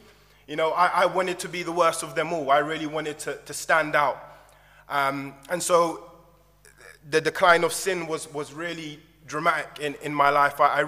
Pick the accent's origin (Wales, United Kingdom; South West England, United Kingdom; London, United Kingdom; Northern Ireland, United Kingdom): London, United Kingdom; I'm originally from London, England. I was born in an area called Ealing, and I grew up on an estate called Woodend in Norfolk area. And I grew up in what I would describe as agnostic home.